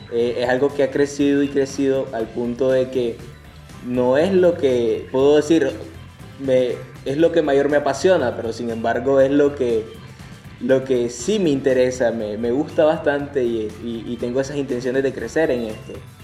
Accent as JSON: {"language": "Spanish", "country": "Nicaragua", "said": "Lo que pasa es que acá en Nicaragua, pues en mi país, la industria musical no es algo, pues, de mayor potencia."}